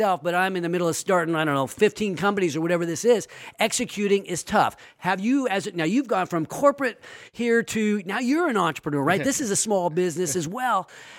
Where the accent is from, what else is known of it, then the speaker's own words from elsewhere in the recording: Sacramento, California, United States; And I guess my final question is around Sacramento, right? My hometown